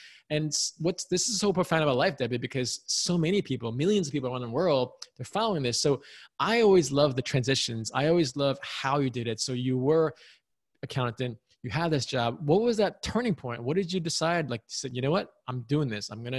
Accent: New York, United States; I was born and raised in New York.

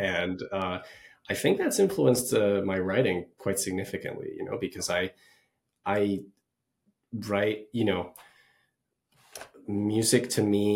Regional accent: Dubai, United Arab Emirates; also born or lived in Singapore; because I grew up in Dubai, and I have a similar connection to some of the music in that was played in on the streets in Singapore.

